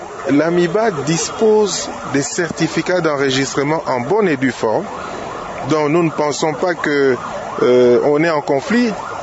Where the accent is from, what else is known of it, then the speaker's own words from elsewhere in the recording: DR Congo; Nous sommes des Congolais, on ne doit pas se taper dessus.